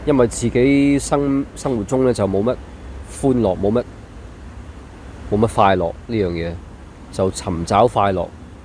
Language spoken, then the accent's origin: Cantonese; Hong Kong; 我同胞，我香港人啊、中國人嗰啲咧